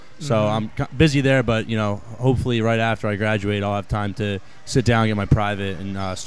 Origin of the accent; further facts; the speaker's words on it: Austin, Texas, United States; I grew up in Austin.